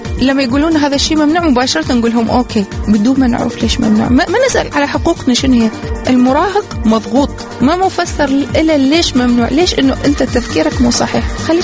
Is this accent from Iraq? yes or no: yes; Iraq; التقاليد والعادات اللي كانت عندنا بالعراق أنا حافظت عليها أكثر